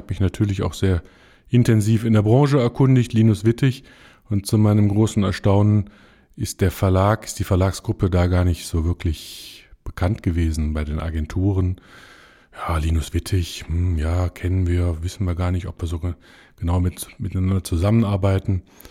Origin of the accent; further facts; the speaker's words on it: Cologne, North Rhine-Westphalia, Germany; Standort war immer Köln. Privat bin ich Kölner, bleibe auch Kölner.